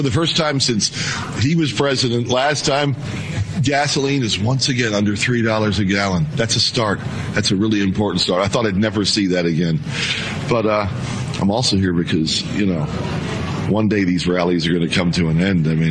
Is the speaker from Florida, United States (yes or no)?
no; Brick, New Jersey, United States; But I'm from Brick, New Jersey. It's about maybe 140 miles from here.